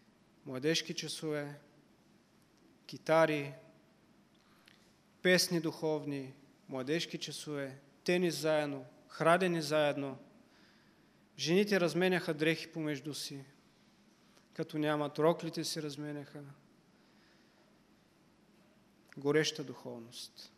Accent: Kazanlak, Stara Zagora Province, Bulgaria; also born or lived in Svishtov; Аз съм родом от Казанлък. Когато си отидях в Казанлък, от време на време ходях на църква. Моите родители ме дърпаха за ръкава да отида на църква.

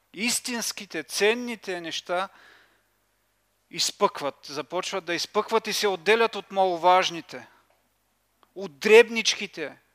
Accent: Kazanlak, Stara Zagora Province, Bulgaria; Но си спомням едно земетресение в моя роден град Казанлък.

